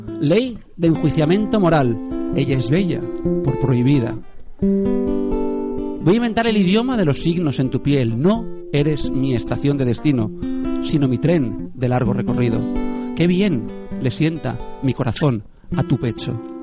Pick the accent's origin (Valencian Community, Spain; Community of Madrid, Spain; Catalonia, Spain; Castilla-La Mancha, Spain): Valencian Community, Spain; Valencia; Quizás esto es porque somos aquí de Valencia